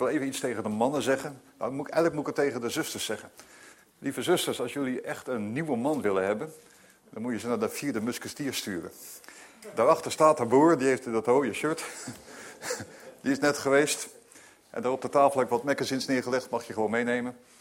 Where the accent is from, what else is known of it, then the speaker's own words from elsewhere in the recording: Groningen, Netherlands; Ik kom namelijk helemaal uit Groningen, voor de mensen die me niet kennen. Ik ben voorganger van de Vrije Baptistengemeente in de stad Groningen.